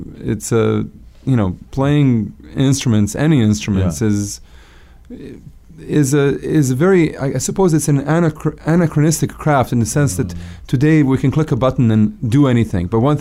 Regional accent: Serbia; I grew up in Serbia. Serbia is a basketball crazy country.

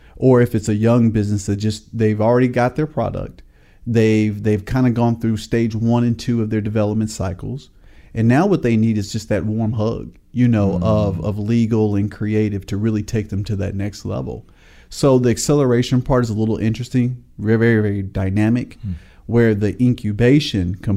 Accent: Indianapolis, Indiana, United States; now in Tallahassee, United States; Indianapolis, Indiana.

